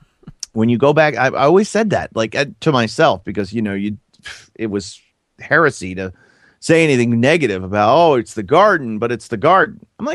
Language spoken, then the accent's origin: English; Florida, United States; So I grew up in Florida, so Marino came around at just the right time.